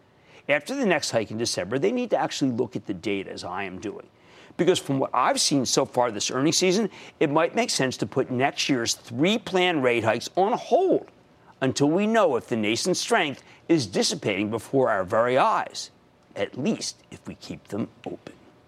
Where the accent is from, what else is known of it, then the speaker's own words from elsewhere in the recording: New Jersey, United States; I'm going to John in my home state of New Jersey.